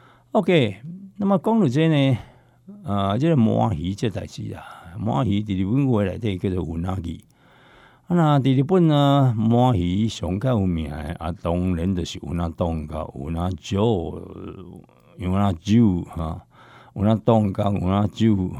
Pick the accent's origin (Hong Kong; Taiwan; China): Taiwan; 只要是我们台湾人的，慢慢变成是一个台湾人的，这种共同的食物啊